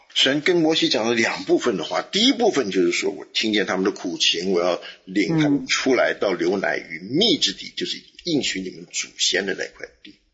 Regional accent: China; 我们中国人所说的五体投地

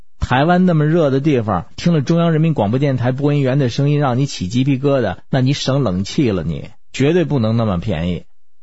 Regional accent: Beijing, China; 还好我没有生在台湾呢，我要是生在台湾的话，我就不是北京的…了

